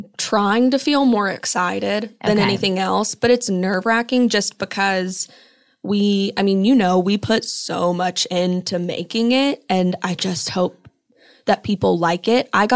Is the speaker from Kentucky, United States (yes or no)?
yes; Kentucky, United States; Yeah, I'm from Kentucky, but she has a cell phone that she's like addicted to.